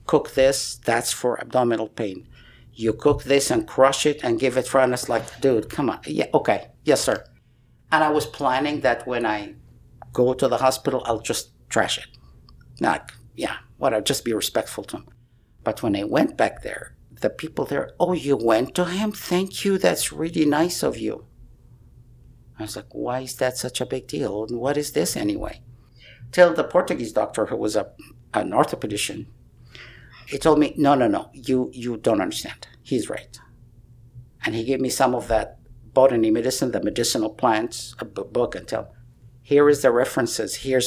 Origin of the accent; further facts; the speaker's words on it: Egypt; English is a second language; even though I'm from Egypt, which means I'm from Africa. But for them, if I'm north of the Sahara, then I'm Western.